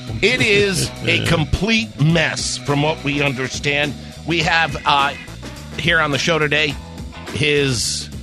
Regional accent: Watch Hill, Rhode Island, United States; Well, when I was growing up in Watch Hill, when I was at my grandmother's place in the bay, there was swans.

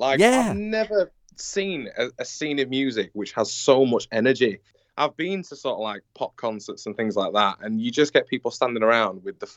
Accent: Leeds, Yorkshire and the Humber, United Kingdom; I mean, I saw … in my hometown Leeds a couple of years ago

